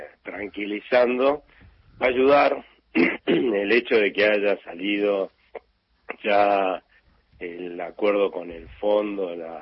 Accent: Argentina; Los argentinos no hemos sido conscientes o nos hemos resignado

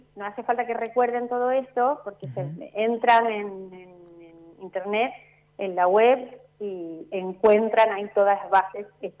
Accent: Spain; moved away as an adult; now in Rosario, Argentina; yo soy española, me vine a vivir a Rosario a los 24 años y con idas y vueltas me fui quedando y sigo acá

